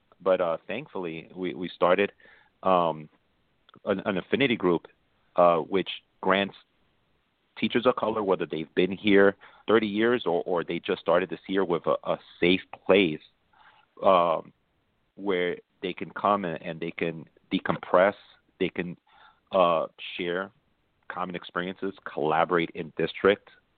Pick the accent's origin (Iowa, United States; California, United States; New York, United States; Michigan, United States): New York, United States; Brooklyn; I grew up in Brooklyn, Bushwick, and we were poor and I was on welfare and it was a crime ridden neighborhood.